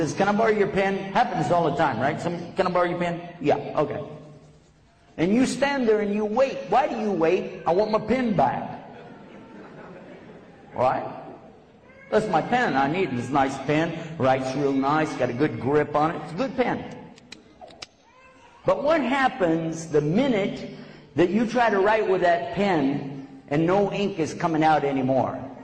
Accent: Texas, United States; But keep in mind, I'm just from Texas.

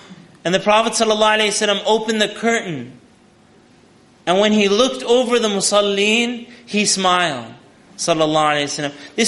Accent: Winnipeg, Manitoba, Canada; I grew up in Canada, and in Canada, I was in a school where everybody was like, as Pakistanis say, they're Gora. You guys know Gora? There are like white people there in Winnipeg. In the entire school, I was the only brown child.

